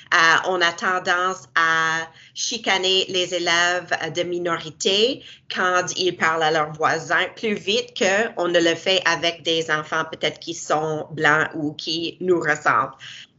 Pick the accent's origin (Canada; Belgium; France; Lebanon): Canada; Et moi, j'ai grandi au Canada, on n'a pas la même historique entre les races.